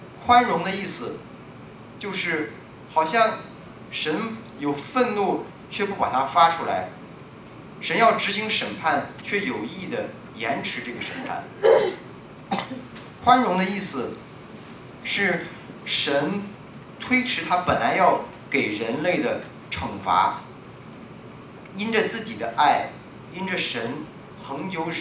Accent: China; 那按我们中国人的话说，这是死得其所。

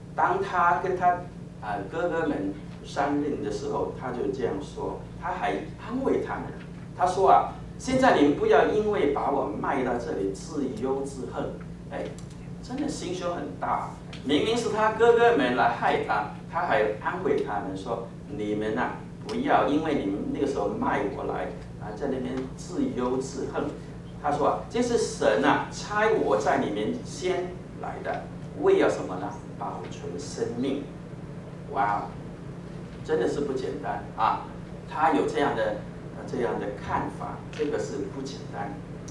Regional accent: China; 我们中国人，我小的时候跟这小孩朋友就常常玩一个玩游戏

